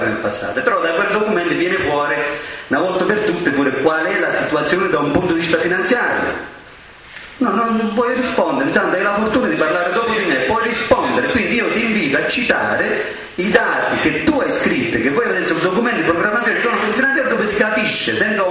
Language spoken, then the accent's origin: Italian; Abruzzo, Italy; io sono contento di questo come abruzzese